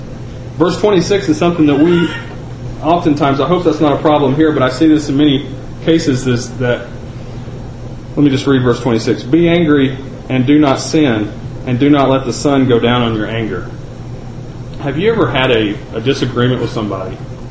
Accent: Alabama, United States; I'm from Alabama.

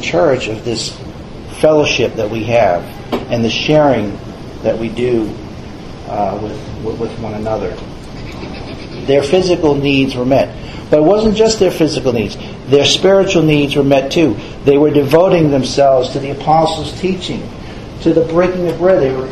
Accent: Tyngsborough, Massachusetts, United States; I grew up in Tingsboro, and we had a small house. We didn't have much of a yard, but we were on the lake.

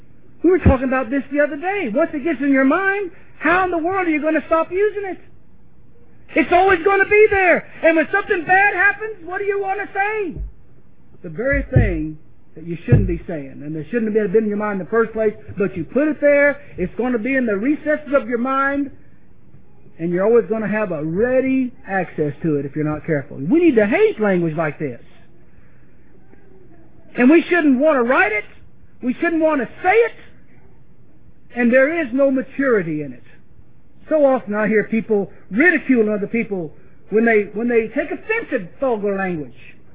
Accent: Ireland; I'm Irish and I don't curse.

